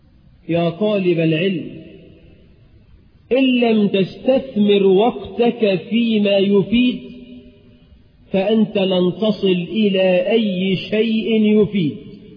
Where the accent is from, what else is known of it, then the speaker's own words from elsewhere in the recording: Egypt; اللهم اجعل بلدنا مصر آمنة مطمئنة